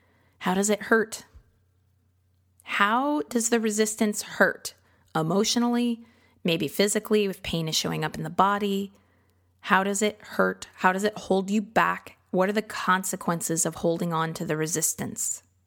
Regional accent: Midwest, United States; now in Austin, United States; I grew up in the Midwest and I thought I could handle the humidity in Austin.

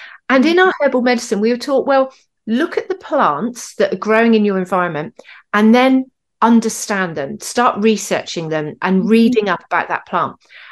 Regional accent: South West England, United Kingdom; Yeah, so I'm from Dorset. You know, I now live in Somerset, but about 20 miles away from where I was.

